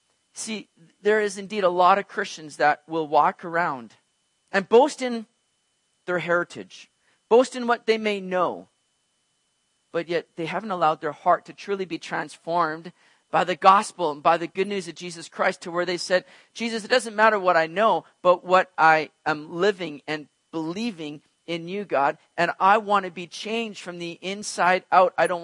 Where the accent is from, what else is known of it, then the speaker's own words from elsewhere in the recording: Vancouver, British Columbia, Canada; I'm very proud to be homegrown right here, you know, to have been born and raised in the greater Vancouver area, and I'm proud to be a Canadian.